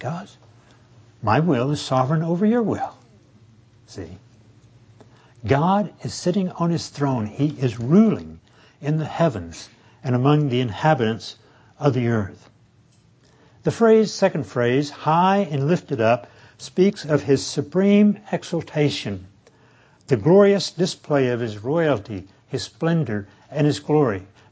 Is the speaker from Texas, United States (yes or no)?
yes; Tyler, Texas, United States; I grew up in Tyler, Texas.